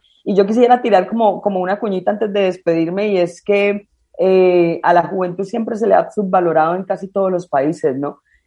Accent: Cúcuta, Norte de Santander, Colombia; born there; yo parto por decir que yo nací en la frontera. Yo conozco la frontera como nadie porque nací en Cúcuta.

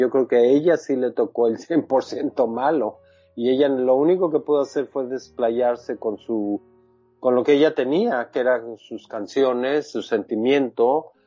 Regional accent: Mexico; now in London, United Kingdom; Aquí, fíjate, soy mexicano y enseño cine mundial en Londres.

